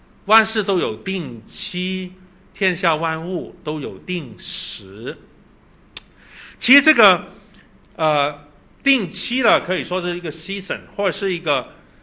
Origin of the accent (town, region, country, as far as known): China